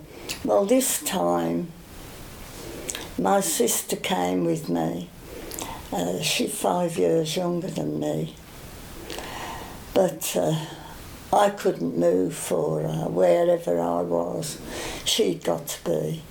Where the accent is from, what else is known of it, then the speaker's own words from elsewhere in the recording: Wales, United Kingdom; accent: Welsh; People used to keep coming up and saying to me, say something. And it was because they wanted to hear my Welsh accent.